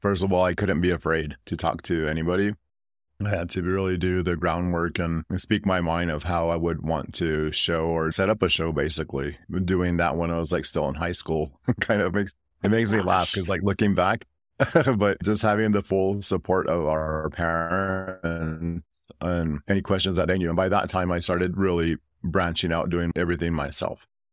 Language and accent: English; Cochiti Pueblo, New Mexico, United States; I am from Cochiti, Pueblo, New Mexico.